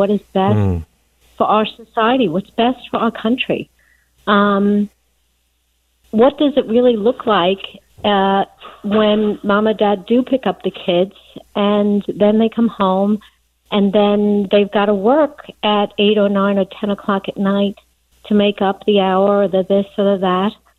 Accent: New York, United States; now in Florida, United States; I'm in Florida now, but I grew up in New York

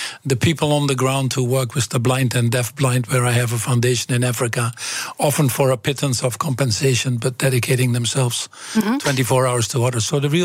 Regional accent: Overijssel, Netherlands; English is a second language; I came from Twente, so we keep both feet on the ground and we stay what you call nuchter. So that's very important to us. And I think there are a lot of good Dutch qualities that I take with me.

